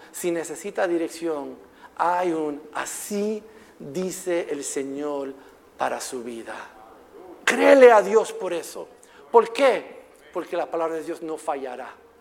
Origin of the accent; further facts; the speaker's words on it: Puerto Rico; Nacido y criado aquí, puertorriqueño, a mí me encanta el arroz blanco y habichuelas.